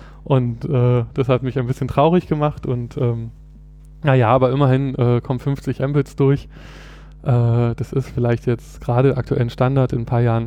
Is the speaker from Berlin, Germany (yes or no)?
yes; Berlin, Germany; Also ich komme aus Berlin, bin hier geboren und aufgewachsen und habe auch die meiste Zeit in Berlin studiert, mit der Ausnahme eines Auslandssemesters in Kopenhagen